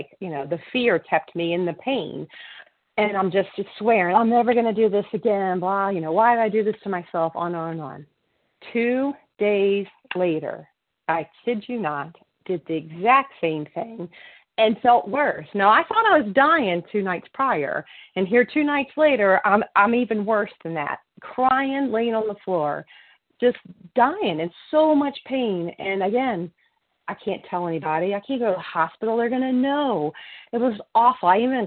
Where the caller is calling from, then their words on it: Worthington, Massachusetts, United States; a recovered grateful compulsive overeater from Worthington, Massachusetts.